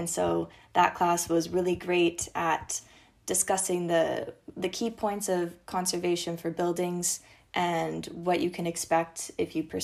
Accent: United States; and I'm from the United States.

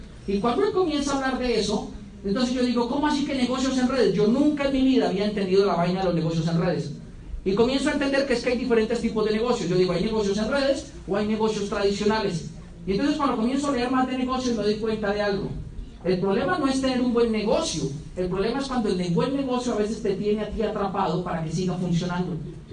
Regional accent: Colombia; born there; yo nací en Colombia, pues solamente alcanza para eso

